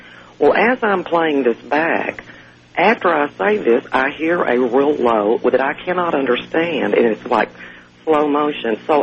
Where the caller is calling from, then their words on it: Cedar Hill, Texas, United States; I'm from Cedar Hill, Texas. It's outside of Dallas. I listen to KLIF on 570.